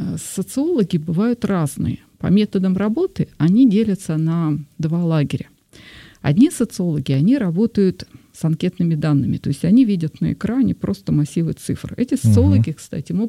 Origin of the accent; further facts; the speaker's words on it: Siberia, Russia; я придумала там … например, потому что я из Сибири.